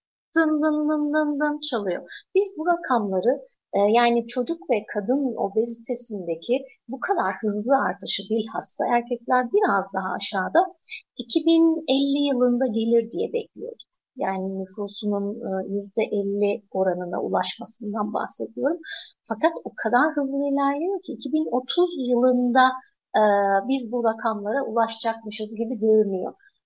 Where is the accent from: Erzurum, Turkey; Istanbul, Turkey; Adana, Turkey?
Adana, Turkey; Ben Adanalı çiftçi bir ailenin 6 çocuğunun 6.sıyım. Küçük bir yerde büyüdüm, bir ilçede